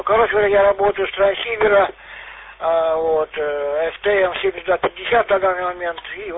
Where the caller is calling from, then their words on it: Moscow, Russia; работаю я из Москвы.